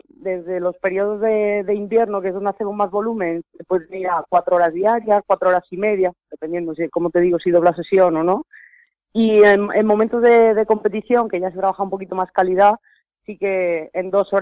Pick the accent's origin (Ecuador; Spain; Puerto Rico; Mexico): Spain; Lorca, Region of Murcia; also born or lived in León; yo dejé León en septiembre de 2016, ya me trasladé definitivamente a Lorca. Volví a Lorca, pues a mi ciudad natal.